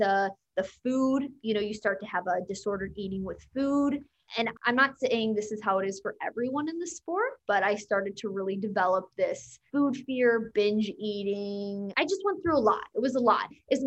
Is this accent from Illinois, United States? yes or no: yes; Chicago, Illinois, United States; I'm from Chicago, Illinois.